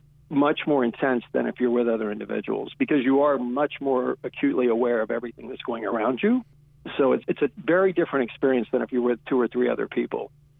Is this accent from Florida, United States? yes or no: yes; Florida, United States; also born or lived in Reno; now in Idaho, United States; No, actually, I've been in Idaho since about 2000, so maybe 20 years, but I grew up in Florida, of all places, and I think I went to college in Reno